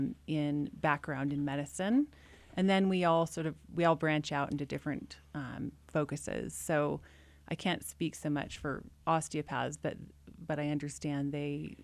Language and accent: English; Washington, United States; So I come from Washington State. I lived here for 2 years.